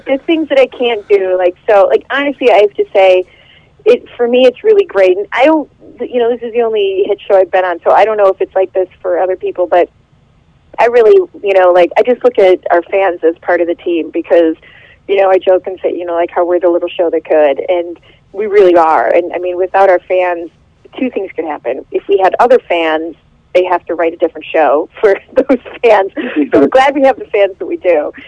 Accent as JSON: {"language": "English", "region": "Michigan", "country": "United States", "said": "I should know a lot about hockey because I'm from Michigan, but I don't."}